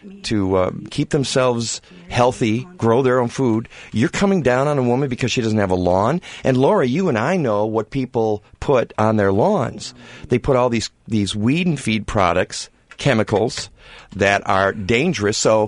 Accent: Michigan, United States; I'm from Michigan, and I'm from Oakland County, which is where Oak Park, Michigan is.

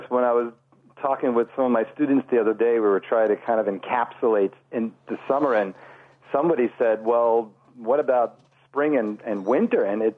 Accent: Island Lake, Illinois, United States; or you could do what I did, which was I'm from Island Lake, and I forgot my driver's license.

